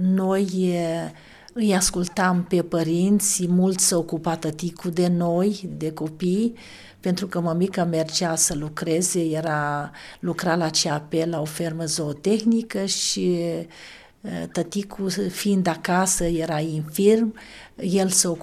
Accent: Unirea, Dolj, Romania; M-am născut în Comuna Unirea, județul Dolj, într-o familie de țărani săraci. Am terminat liceul la Calafat.

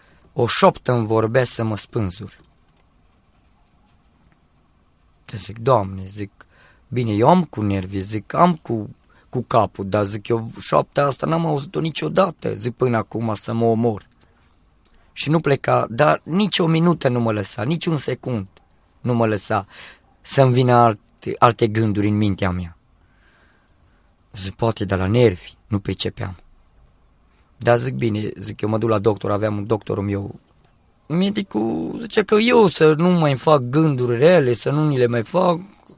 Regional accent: Jina, Sibiu County, Romania; m-am dus la adunare duminica, la noi în Jina

